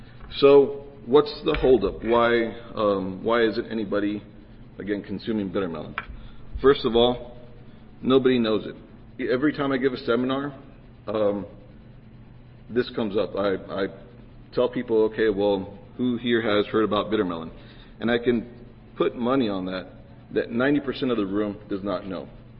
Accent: Texas, United States; There, where I'm specifically from Hidalgo County, 17.

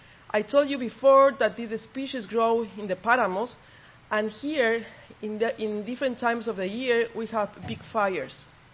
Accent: Ecuador; English is a second language; I come from Ecuador, that's in South America.

